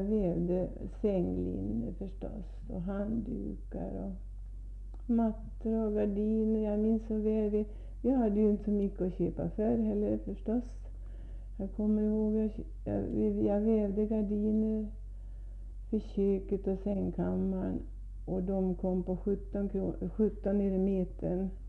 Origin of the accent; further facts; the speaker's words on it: Hudiksvall, Gävleborg County, Sweden; Ja, jag kom ifrån Hudiksvall och han kom ifrån Moviken.